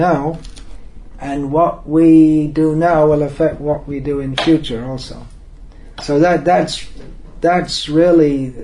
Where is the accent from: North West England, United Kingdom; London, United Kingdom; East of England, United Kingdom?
East of England, United Kingdom; Hemel Hempstead; that which you get growing up in Hemel Hempstead, in general.